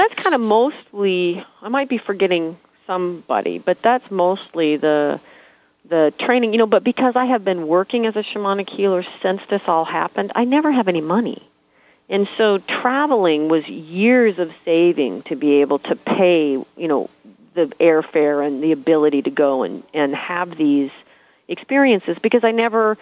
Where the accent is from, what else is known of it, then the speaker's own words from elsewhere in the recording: United States; because as an American, I was as disconnected from my relations as any other white person straggling around America.